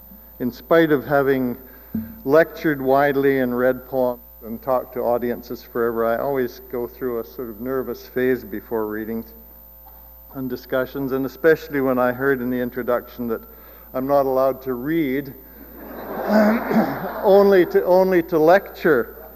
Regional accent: Vancouver, British Columbia, Canada; I grew up in East Vancouver, where the Asian population was quite large, even in the 1950s and 60s.

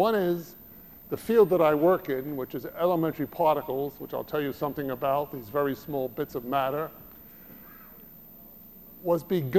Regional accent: United States; Now one of my introductions, because I'm from the United States, was of course Erector Sets.

